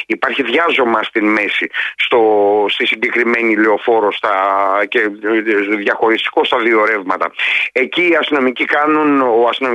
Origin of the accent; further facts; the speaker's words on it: Patras, Western Greece, Greece; και μάλιστα από την πατρίδα μου, από την Πάτρα.